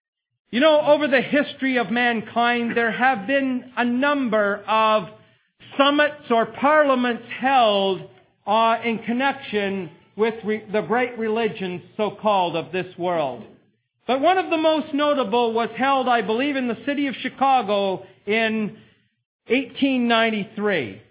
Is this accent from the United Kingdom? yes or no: no; Canada; I grew up in Canada where we studied a lot of Shakespeare